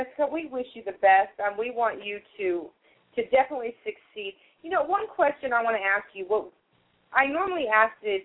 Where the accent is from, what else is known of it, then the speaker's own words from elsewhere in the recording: San Diego, California, United States; I grew up in San Diego.